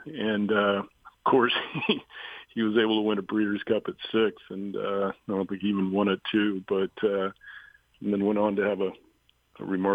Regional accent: Dallas, Texas, United States; born there; I was born in Dallas and went to school in San Antonio.

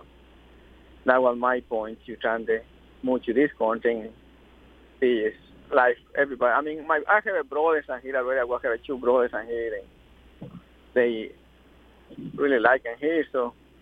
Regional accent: Guatemala; English is a second language; now in United States; where I come from, you know, it's a very small town, like, in the country, and we used to ride the horses

